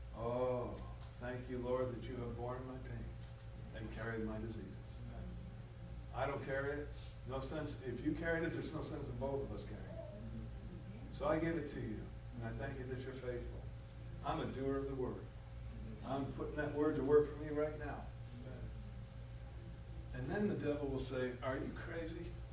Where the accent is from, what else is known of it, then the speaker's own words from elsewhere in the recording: East Coast, United States; You know, I grew up out in the East Coast, and I grew up in Yankee Stadium.